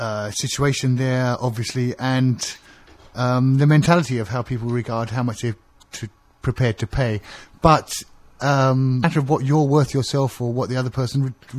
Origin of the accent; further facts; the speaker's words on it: United Kingdom; I'm being British.